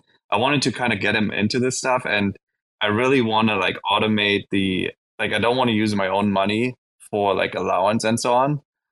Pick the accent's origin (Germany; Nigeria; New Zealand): Germany; eastern Germany; Yeah, and so I grew up in Eastern Germany